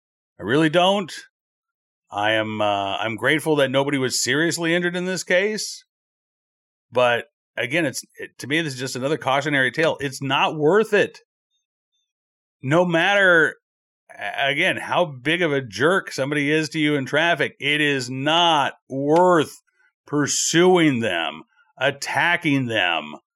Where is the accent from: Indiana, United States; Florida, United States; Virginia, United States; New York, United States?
Virginia, United States; From my home state of Virginia here